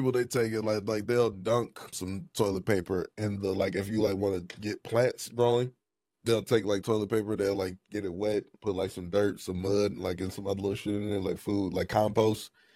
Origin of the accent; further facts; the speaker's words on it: Detroit, Michigan, United States; Just like talking about, you know, black, like white kid growing up in Detroit.